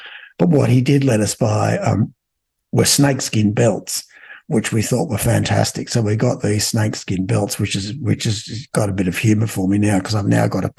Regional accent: Australia; like growing up in Australia in the 60s and 70s, and that's where we're at the moment.

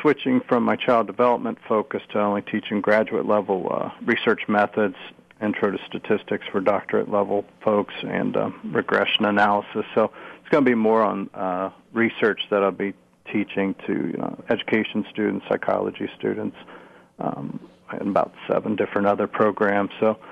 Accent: Columbus, Ohio, United States; But I'm from Columbus, Ohio, and grew up right near Ohio State when I was little

